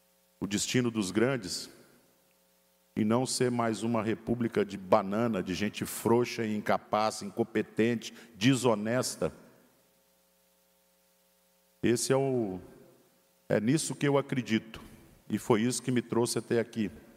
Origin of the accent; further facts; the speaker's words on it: Santa Catarina, Brazil; Como catarinense, a gente não pode admitir isso.